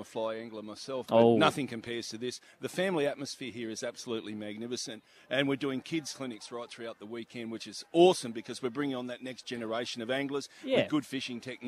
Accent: Noosa, Queensland, Australia; I work as a professional fishing guide in my hometown of Noosa.

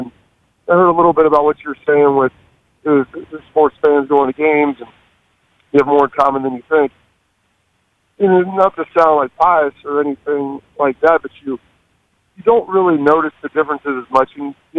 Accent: Lancaster, Ohio, United States; and I'm from Lancaster, Ohio.

